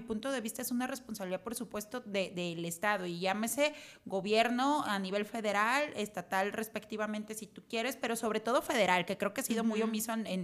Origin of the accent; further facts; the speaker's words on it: Mexico; lo que nos termina agraviando más como mexicanos no es nada más la corrupción, sino el tema de la impunidad.